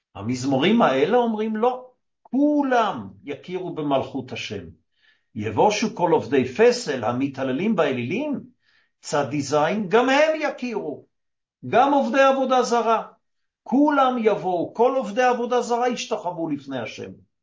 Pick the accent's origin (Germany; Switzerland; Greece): Switzerland; Basel, Basel-Stadt; בבאזל, עיר מולדתי